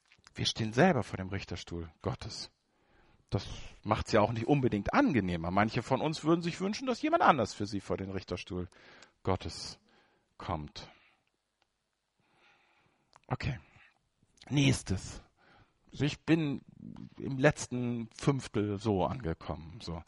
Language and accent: German; Schleswig-Holstein, Germany; In Nordfriesland, wo ich groß geworden bin